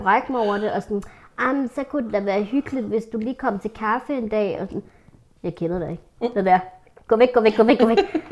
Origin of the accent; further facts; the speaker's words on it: Copenhagen, Capital Region of Denmark, Denmark; jeg er født og opvokset i Storkøbenhavn, med forældre i et lejlighedskompleks